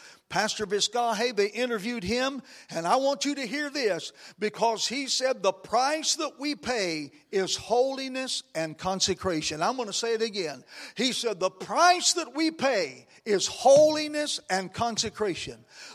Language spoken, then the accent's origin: English; Raton, New Mexico, United States; I told you last time I was here about a revival in my hometown in Raton, New Mexico in 1972